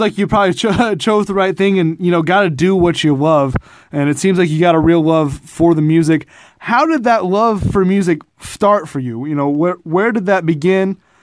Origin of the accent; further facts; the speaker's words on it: Staunton, Illinois, United States; I'm actually from Staunton, Illinois, which is about an hour north of Patoka, so I know that southern Illinois, you know, area pretty well